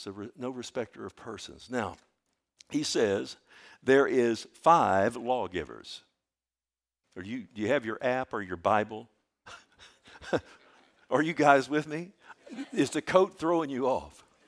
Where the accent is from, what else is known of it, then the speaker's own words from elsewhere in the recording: Texas, United States; I'm a Texan, and by golly, and this is America, I have freedom of speech.